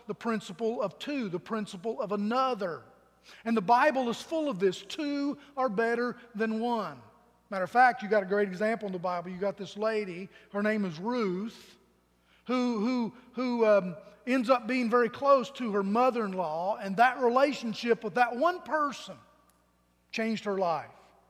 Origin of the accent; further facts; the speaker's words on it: Virginia, United States; Back when I was just a young kid growing up in Virginia, when I was 10, 11, 12 years old, there was a family in our community that kind of befriended me.